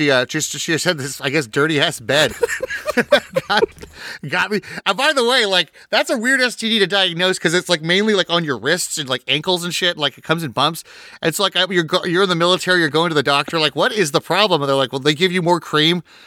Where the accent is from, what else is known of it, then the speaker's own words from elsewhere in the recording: United States; I'm an American.